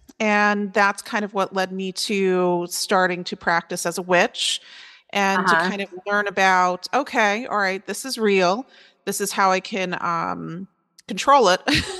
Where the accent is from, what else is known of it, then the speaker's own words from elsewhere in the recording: Long Island, New York, United States; also born or lived in Connecticut; now in Florida, United States; New England, originally from Long Island and then Connecticut, and now I live in Florida, which is the natural migration pattern of all New Yorkers.